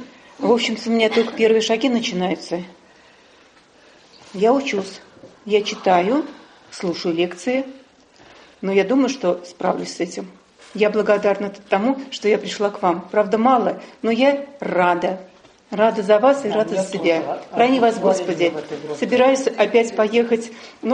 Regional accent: Samara, Samara Oblast, Russia; из Самары.

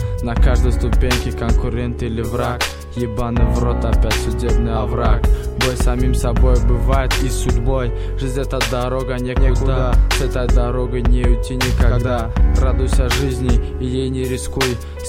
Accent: Dushanbe, Tajikistan; Этот трек посвящается городу Душанбе, моему родному городу, где я родился и живу

